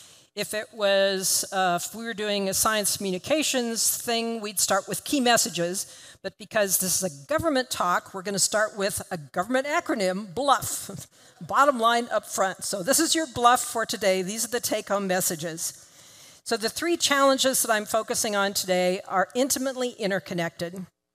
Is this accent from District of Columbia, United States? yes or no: no; Colorado, United States; Despite growing up in Colorado, I fell in love with the ocean and became a marine ecologist